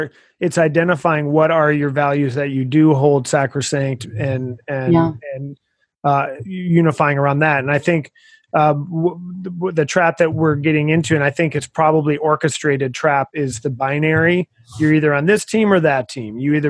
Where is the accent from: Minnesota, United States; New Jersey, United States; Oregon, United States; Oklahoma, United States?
Minnesota, United States; one of my favorite parts of the world is my home state of Minnesota.